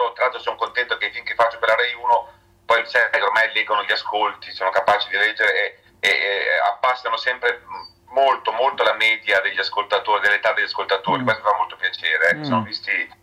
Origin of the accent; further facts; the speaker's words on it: Lombardy, Italy; famiglia, diciamo, normale, così, della provincia di Varese, di un paesino, ho fatto la scuola elementare nel mio paese, andavo a piedi a scuola